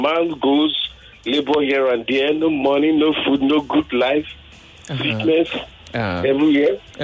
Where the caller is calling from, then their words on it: Ikorodu, Lagos, Nigeria; from Ikorodu.